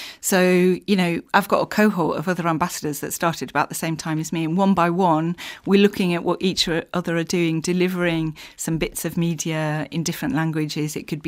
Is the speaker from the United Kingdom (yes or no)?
yes; North West England, United Kingdom; So I grew up in West Cumbria. So on the edge of the Lake District, but it was a really, really beautiful. When I was growing up there, it was the end of the sort of mining period.